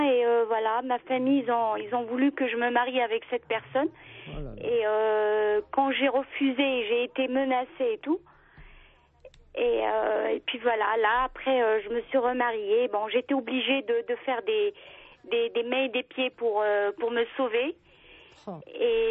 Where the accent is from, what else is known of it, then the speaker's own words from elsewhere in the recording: Algiers, Algiers Province, Algeria; moi, j'ai vécu à Alger, j'ai grandi à Alger. Voilà, ce qui fait que j'ai fait mes études là-bas.